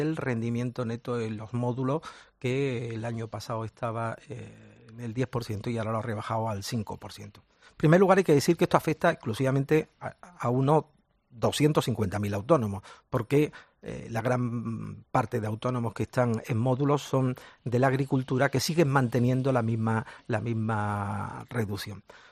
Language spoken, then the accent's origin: Spanish; Andalusia, Spain; yo como andaluz, desde luego, claro que lo apoyo